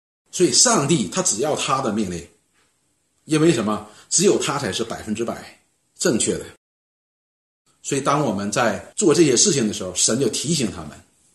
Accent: China; 我们中国人有句话，这也不是中国人，外国人也有，条条大路通罗马。

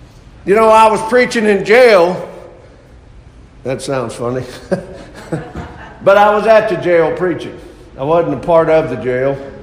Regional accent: the South, United States; accent: Southern; And Sandy would have heard it in Southern. Because I speak Southern.

